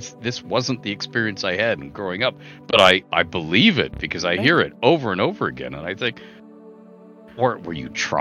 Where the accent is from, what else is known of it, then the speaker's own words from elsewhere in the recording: Toronto, Ontario, Canada; and growing up in Don Mills, all the men got into limos or fast cars and took off downtown to work in office towers all day. So I grew up with all the women.